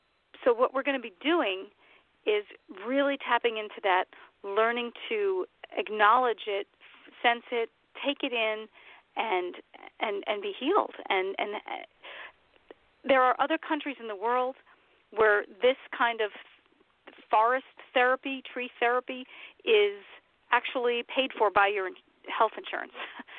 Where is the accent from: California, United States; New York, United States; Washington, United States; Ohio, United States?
New York, United States; New York City; And having grown up in New York City, I grew up in Queens, we had trees